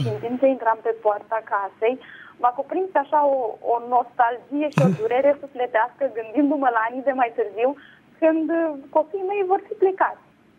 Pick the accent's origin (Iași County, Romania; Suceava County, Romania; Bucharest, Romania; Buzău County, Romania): Bucharest, Romania; din București.